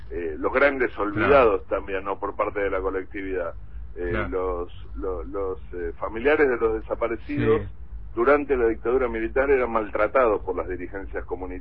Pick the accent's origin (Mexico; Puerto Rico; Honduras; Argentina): Argentina; Soy cuarta generación argentino, un bisabuelo nació aquí, mis abuelos nacieron aquí, mis padres nacieron aquí, mi hijo nació